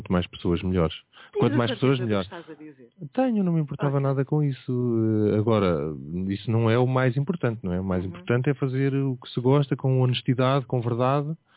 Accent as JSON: {"language": "Portuguese", "region": "Aveiro", "country": "Portugal", "tie": "born or raised there", "said": "a crescer aqui em Aveiro"}